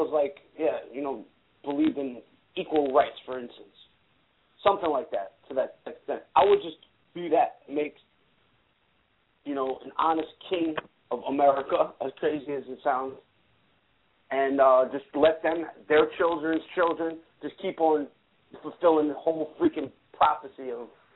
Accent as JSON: {"language": "English", "town": "Baltimore", "region": "Maryland", "country": "United States", "said": "I'm from Baltimore."}